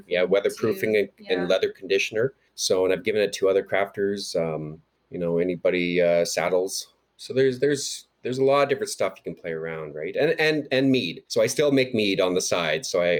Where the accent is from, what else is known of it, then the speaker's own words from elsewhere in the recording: Canada; accent: Canadian; So I'm not sure if I pronounced that right. That's my Canadian accent there.